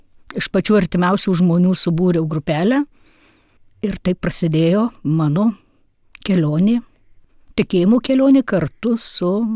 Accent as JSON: {"language": "Lithuanian", "town": "Marijampolė", "region": "Marijampolė County", "country": "Lithuania", "said": "Ir nors pati esu marijampolietė"}